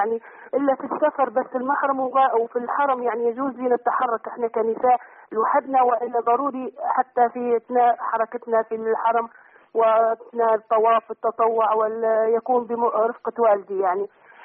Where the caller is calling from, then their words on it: Libya; أنا من ليبيا يا شيخ، عندي سؤال لو سمحت